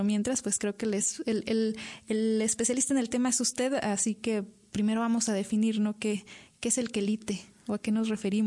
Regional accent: Villa Unión, Durango, Mexico; vengo de Puanas, de Villa Unión del Refugio, para ser exactas, el Refugio Villa Unión Puanas Durango. Y pues mi familia siempre se dedicó a la agricultura. Mis padres eran, mi papá campesino, mi mamá ama de casa.

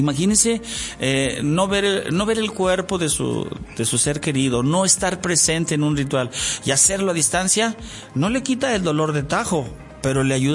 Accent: Santiago Papasquiaro, Durango, Mexico; born there; estar en mi comunidad original, donde yo nací, en Santiago Papasquiaro, en la estancia

